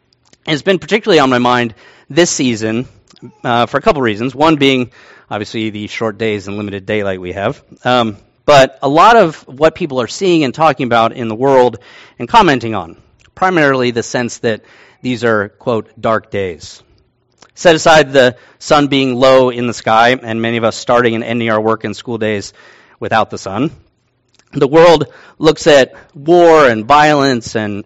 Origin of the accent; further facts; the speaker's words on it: Virginia, United States; Those qualities of darkness, they remind me of growing up back east. I grew up in Virginia, and we had these limestone caves in the mountains of Virginia.